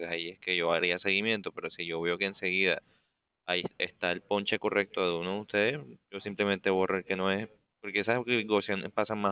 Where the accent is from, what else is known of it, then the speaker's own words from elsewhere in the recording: Colombia; Es correcto, es correcto.